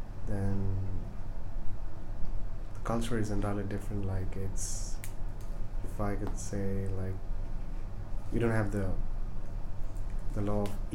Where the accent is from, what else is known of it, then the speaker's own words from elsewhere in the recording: Kerala, India; I'm from India originally, and the southern part of India, a state called Kerala.